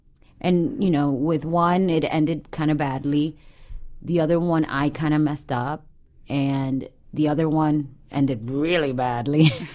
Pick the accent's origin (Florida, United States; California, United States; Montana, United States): Florida, United States; Miami; I grew up in Miami.